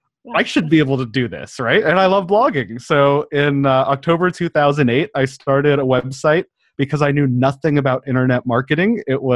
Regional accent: Denver, Colorado, United States; I grew up in Denver, Colorado, in that area.

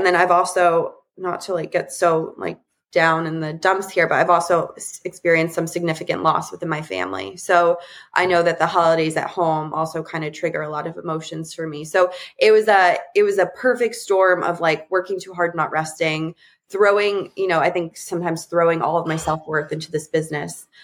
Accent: East Coast, United States; now in San Diego, United States; I also live in San Diego, and I don't like, I have a great network of friends, but I'm from the East Coast originally, and my best friends live across the country.

